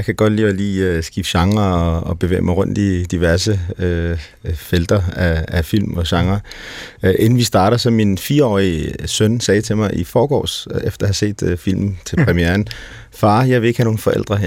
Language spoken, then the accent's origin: Danish; Iran; now in Denmark; vi er jo flygtet fra Iran, så da min far i sin tid flygtede, så var vi jo 3 drenge alene med vores mor